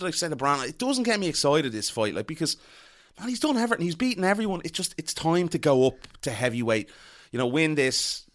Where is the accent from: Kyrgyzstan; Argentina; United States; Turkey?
Kyrgyzstan; No. I'm from Kyrgyzstan.